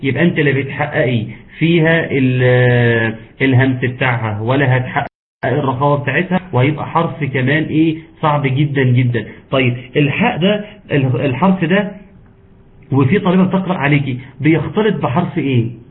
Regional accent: Egypt; طب احنا ينفع عندنا في مصر نلاقي كده كتير

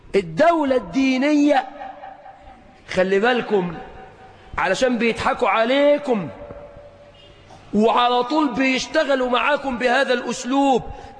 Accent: Mansoura, Dakahlia, Egypt; وإحنا بقى بلديات من المنصورة سيدنا الشيخ شعراوي

